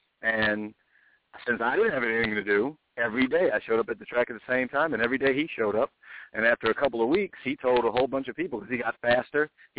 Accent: Midwest, United States; I felt really stupid because I'm from the Midwest. And you don't quit a job without having a job.

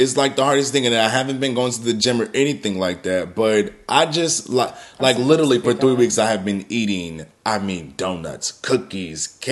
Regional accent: DMV, United States; I'm from the North. We're both from the North.

